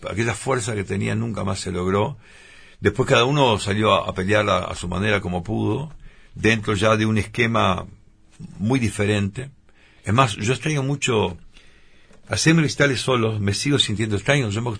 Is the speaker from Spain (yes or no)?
no; Tacuarembó, Uruguay; also born or lived in Rivera; nací en Rivera, yo digo, sentía que era un poco, si bien me crié en Tacuarembó